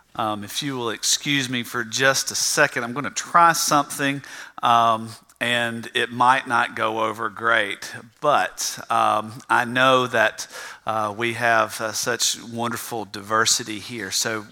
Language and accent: English; Georgia, United States; coming from my parents' home where I grew up in South Georgia.